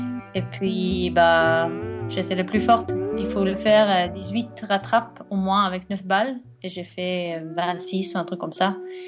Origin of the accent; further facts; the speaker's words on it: Norway; Je viens de la Norvège.